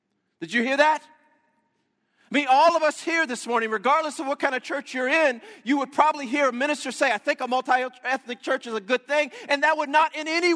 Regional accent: Southern United States, United States; I grew up in the South.

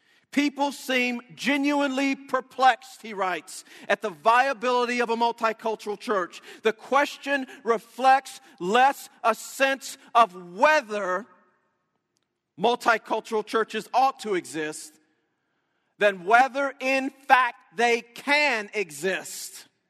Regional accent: Southern United States, United States; I grew up in the South.

